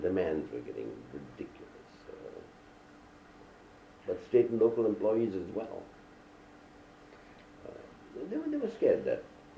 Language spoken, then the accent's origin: English; Myanmar; He knew I was from Burma, and he recounted the script of Burma.